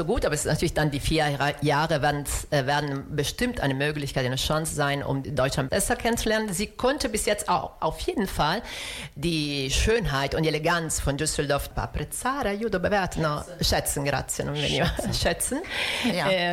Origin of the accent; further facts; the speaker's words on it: Rome, Lazio, Italy; German is a second language; wir kommen beide aus Rom